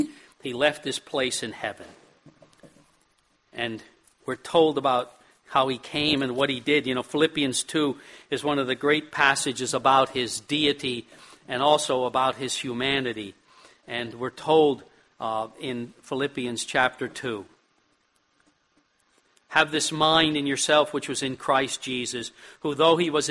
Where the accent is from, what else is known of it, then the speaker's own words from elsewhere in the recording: Emmaus, Pennsylvania, United States; born there; I use it as an opportunity to glorify the fact that I was born in Emmaus, this stinky little town.